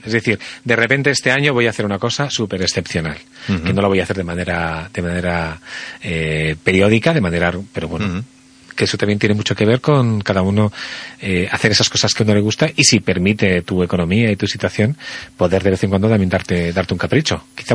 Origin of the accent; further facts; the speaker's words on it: Castile, Spain; now in Madrid, Spain; A mí me encanta estar en mi pueblo, en la Castilla Profunda